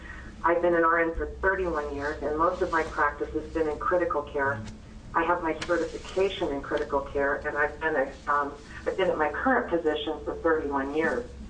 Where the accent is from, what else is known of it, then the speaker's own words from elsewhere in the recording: Ontario, Oregon, United States; so I hope you would feel free. I am from Ontario, Oregon, and that's in District 30.